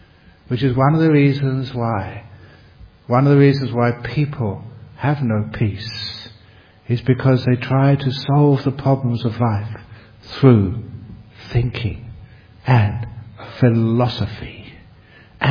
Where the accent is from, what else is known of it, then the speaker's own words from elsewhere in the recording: London, United Kingdom; I remember growing up in London, and we'd have in the school had a big map of the world.